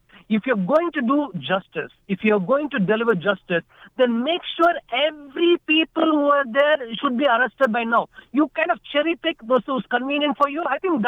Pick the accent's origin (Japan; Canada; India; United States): India; I'm from India